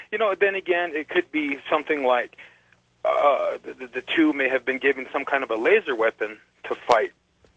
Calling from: Window Rock, Arizona, United States; I'm calling from Windrock, Arizona.

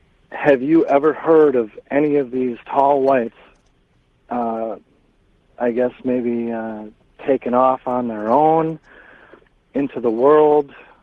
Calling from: Saint Paul, Minnesota, United States; I am calling from St. Paul, Minnesota.

